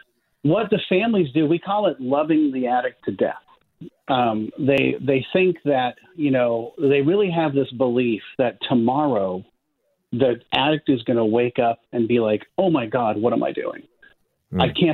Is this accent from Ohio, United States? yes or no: no; Palo Alto, California, United States; And I grew up in Palo Alto, California, and I had a nice home and a nice family, and they're good people.